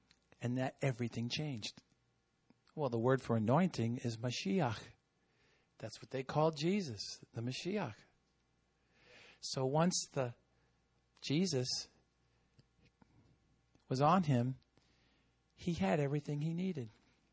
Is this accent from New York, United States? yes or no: yes; Hicksville, New York, United States; now in Martinsville, United States; Well, I'm not from the South. I'm from New York. Anyway, yeah, I am from Hicksville.